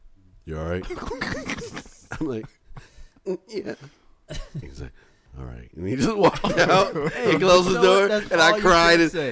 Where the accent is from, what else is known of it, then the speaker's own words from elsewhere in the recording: Compton, California, United States; I'm from Compton, California, and our shootings is at least one or two a day.